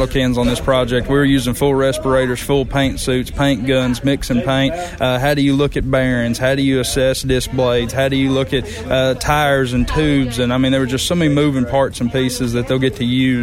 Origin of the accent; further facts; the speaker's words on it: Herndon, Kentucky, United States; also born or lived in South Christian; Growing up in South Christian and being from Herndon originally and going to church with the Young family my whole young life, it was neat to have that family tie.